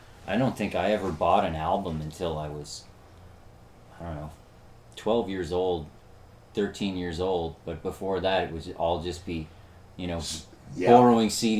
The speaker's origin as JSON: {"language": "English", "town": "Lower Sackville", "region": "Nova Scotia", "country": "Canada", "tie": "born or raised there", "said": "I'm from Lower Sackville, Nova Scotia."}